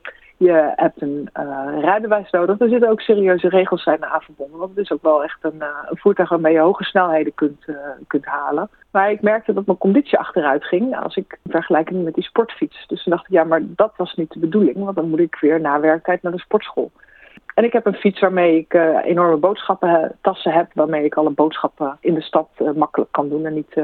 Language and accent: Dutch; Netherlands; Ik ben een Nederlander, dus de meeste Nederlanders hebben meer dan één fiets.